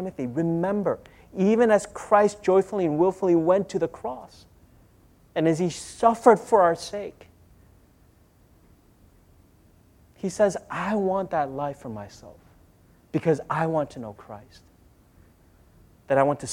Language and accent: English; Minnesota, United States; I'm a big Minnesota Vikings fan. I grew up in Minnesota